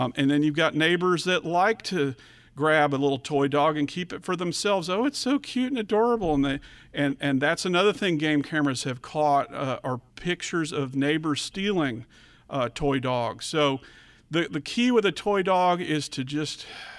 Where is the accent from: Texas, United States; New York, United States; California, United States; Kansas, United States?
Texas, United States; when I grew up in the Metroplex, the neighbor across the street had some